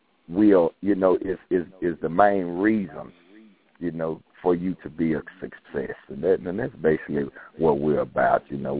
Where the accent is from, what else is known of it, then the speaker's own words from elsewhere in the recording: Dallas, Texas, United States; Well, yes, I'm born and raised in South Central Dallas, also known as Joppy. Pretty sure everybody know it as Joppy.